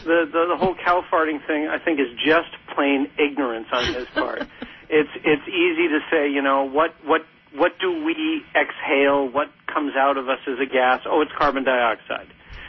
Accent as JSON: {"language": "English", "town": "Boston", "region": "Massachusetts", "country": "United States", "tie": "born or raised there", "said": "I grew up in Boston."}